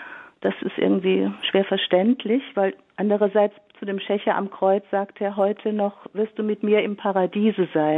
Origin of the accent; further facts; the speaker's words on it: Dossenheim, Baden-Württemberg, Germany; Ich komme aus Dossenheim bei Heidelberg, kennen Sie bestimmt.